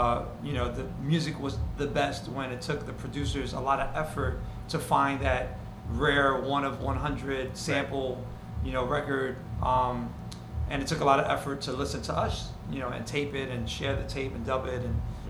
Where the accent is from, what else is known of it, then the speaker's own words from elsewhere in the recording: New York, United States; I grew up on the Upper West Side on 97th Street.